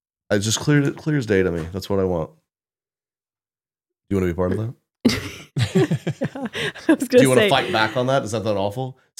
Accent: Oklahoma, United States; I had a buddy growing up who they would spend the summer up in the Northeast. We're from Oklahoma.

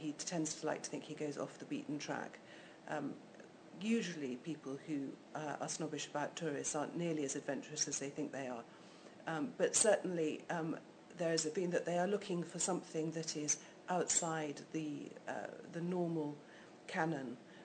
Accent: England, United Kingdom; And being very English, I don't really suit baking on the beach.

